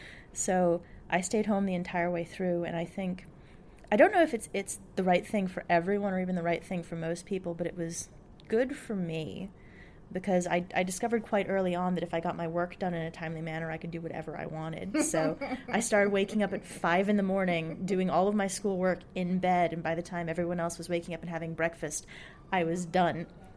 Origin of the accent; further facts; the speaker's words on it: Fairfax County, Virginia, United States; born there; When I was born in Fairfax County